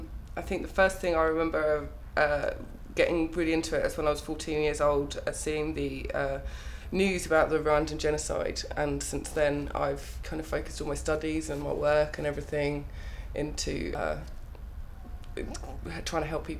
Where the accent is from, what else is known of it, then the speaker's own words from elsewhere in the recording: Harrow, London, United Kingdom; I'm 28 until the end of this week and I come from Harrow in Middlesex.